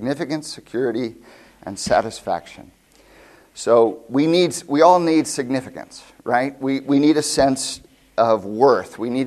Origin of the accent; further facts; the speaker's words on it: Ohio, United States; also born or lived in Wisconsin; now in Chicago, United States; Well, I'm an American. I was born in Wisconsin. I grew up in Ohio. I now live in Chicago.